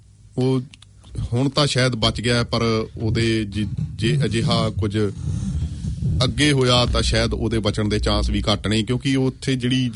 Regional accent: Punjab, India; now in New Zealand; ਅਸੀਂ ਪੰਜਾਬ ਦੇ ਵਸ਼ਿੰਦੇ ਹੋਣ ਦੇ ਨਾਤੇ ਭਾਵੇਂ ਕਿ ਹੁਣ ਨਿਊਜ਼ੀਲੈਂਡ ਦੇ ਸਿਟੀਜ਼ਨ ਆ

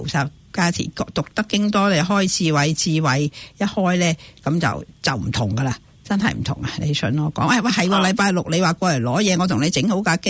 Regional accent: China; now in New Zealand; 我哋中国人好麻烦噶

